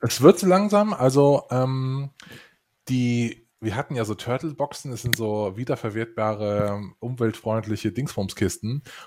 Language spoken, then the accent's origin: German; West Germany, Germany; ich bin ja ein Westdeutscher und ich habe zu den östlichen Bundesländern keine so innige Beziehung als jemand, der daherkommt.